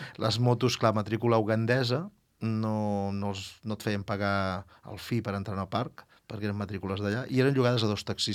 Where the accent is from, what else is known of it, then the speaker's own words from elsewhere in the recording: Palamós, Catalonia, Spain; Tenim una petita ONG a Sant Antoni de Calonge, soc de Palamós